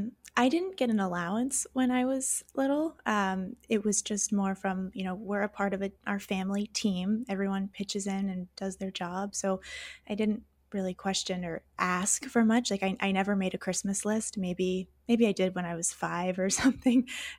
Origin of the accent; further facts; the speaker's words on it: Houston, Texas, United States; But I grew up in Houston, just me.